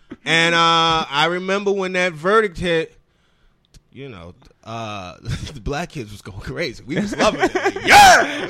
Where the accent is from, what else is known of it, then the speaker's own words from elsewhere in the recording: Brooklyn, New York, United States; also born or lived in Westchester; Brownsville, Brooklyn. And then I moved up to Westchester in my teenage years.